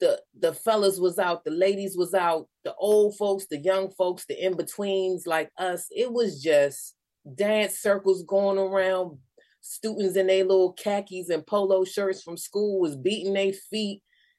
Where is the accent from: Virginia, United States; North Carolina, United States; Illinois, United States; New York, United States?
Illinois, United States; Chicago; me personally, I'm from Uptown, but I really appreciate how she shines a spotlight on the South Side.